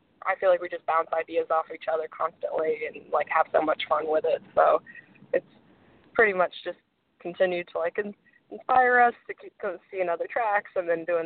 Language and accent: English; North Carolina, United States; Like, I grew up in North Carolina, and then my best friend down there used to ride and eventually owned her own horse